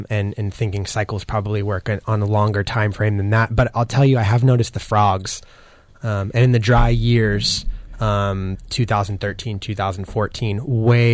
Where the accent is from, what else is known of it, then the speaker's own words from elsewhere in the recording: Sebastopol, California, United States; I grew up on Lynch Road in Sebastopol, so just in South Sebastopol.